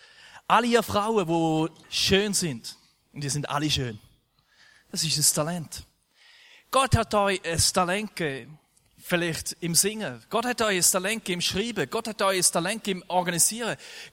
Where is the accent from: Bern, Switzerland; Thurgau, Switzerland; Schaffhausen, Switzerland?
Thurgau, Switzerland; Ich bin ein Thurgauer.